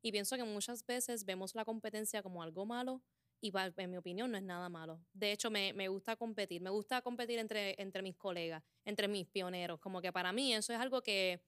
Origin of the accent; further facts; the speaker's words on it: Puerto Rico; Supongo que también que porque somos territorio de Estados Unidos es lo más cercano que tenemos, vamos a compararnos.